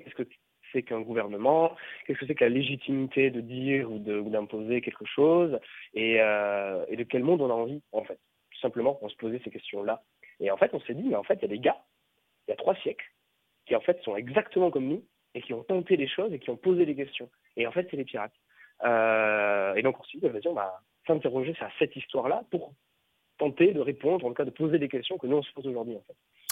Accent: Montauban, Occitanie, France; also born or lived in Toulouse; Même si je suis né à Toulouse, j'ai grandi à Montauban jusqu'au bac, où j'ai fait toute mon enfance là-bas.

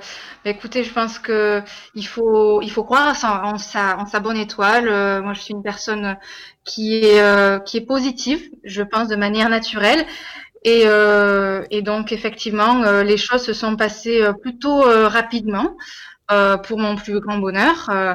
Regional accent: Cahors, Occitanie, France; Alors moi je viens de Cahors et j'ai passé tout ce premier confinement dans ma ville natale chez ma maman

